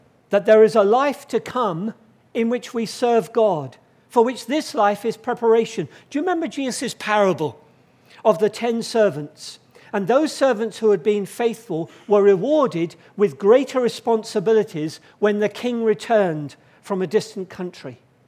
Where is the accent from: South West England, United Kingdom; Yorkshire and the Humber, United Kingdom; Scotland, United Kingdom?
South West England, United Kingdom; Sidmouth; come from Sidmouth in Devon, just not a few miles away.